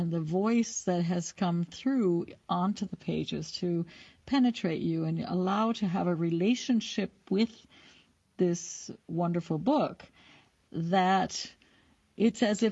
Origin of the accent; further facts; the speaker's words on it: United States; now in Berlin, Germany; I grew up in America and I'm living in Berlin, Germany.